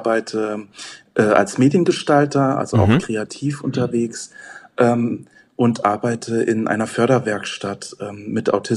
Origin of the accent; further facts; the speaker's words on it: Rhineland-Palatinate, Germany; born there; now in Saarbrücken, Germany; Also ich bin in Rheinland-Pfalz geboren, im Hunsrück, in einem kleinen Dorf, relativ nah an der Grenze zum Saarland und lebe jetzt in Saarbrücken, in der Hauptstadt.